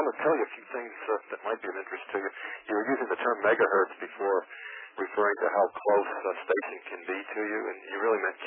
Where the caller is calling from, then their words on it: New Jersey, United States; Hello. I'm calling from Northern New Jersey.